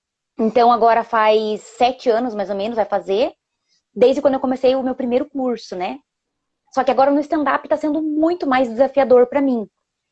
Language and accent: Portuguese; Palmeira, Paraná, Brazil; now in Curitiba, Brazil; eu sou natural de Palmeira, então quando eu vim de Palmeira para cá, há uns 15 anos atrás, eu viajei por vários outros lugares, morei em outro país e tudo mais.